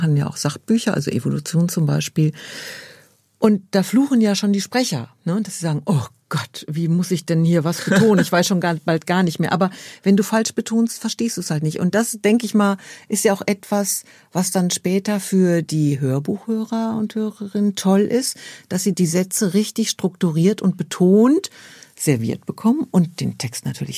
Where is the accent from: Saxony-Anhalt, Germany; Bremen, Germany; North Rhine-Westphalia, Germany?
North Rhine-Westphalia, Germany; Dortmund; ich komme ja aus Dortmund und das ist einfach genial.